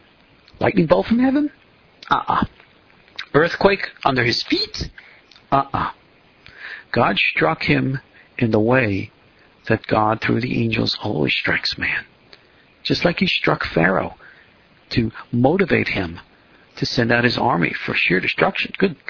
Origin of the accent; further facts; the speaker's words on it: New York, United States; Just as a side note here, I was born and raised in New York, and I have never really liked New York.